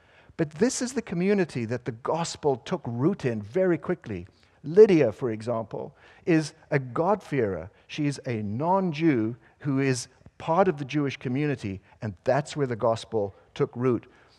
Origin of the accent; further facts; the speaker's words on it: South Africa; I'm from South Africa.